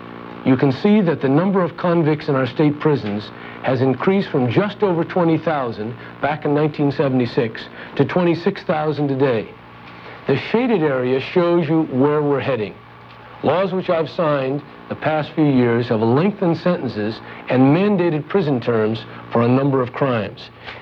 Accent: San Francisco, California, United States; When I was growing up in San Francisco, my father was the district attorney

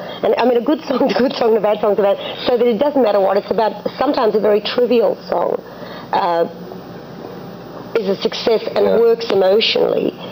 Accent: Australia; now in United States; I came from Australia originally.

